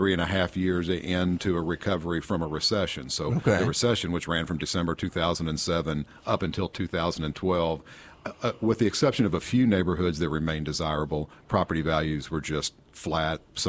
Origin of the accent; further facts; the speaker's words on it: Williamstown, Kentucky, United States; now in Lexington, United States; Williamstown, Kentucky.